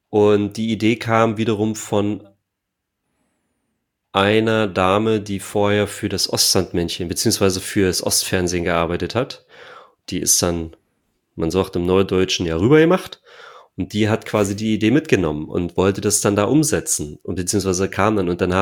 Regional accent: Saxony-Anhalt, Germany; ich bin in der Nähe von Stendal aufgewachsen. So, also nördlich von Magdeburg.

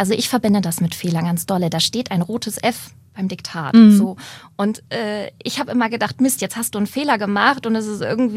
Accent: Hamburg, Germany; Ich komme ja aus dem Norden, aus Hamburg. Und in Hamburg regnet es ab und zu mal.

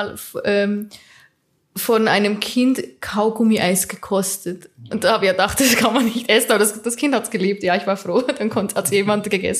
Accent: Switzerland; in meiner Heimat unterwegs, am Bodensee in der Schweiz.

